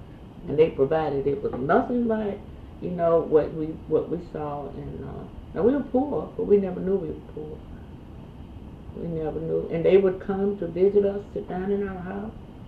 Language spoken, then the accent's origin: English; Charlotte, North Carolina, United States; And growing up in Charlotte was the Brooklyn area.